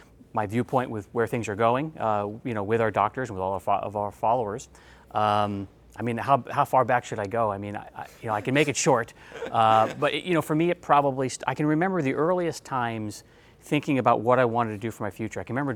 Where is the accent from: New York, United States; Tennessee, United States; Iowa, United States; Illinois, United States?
New York, United States; I grew up in New York, right? Not New York City, but north of New York.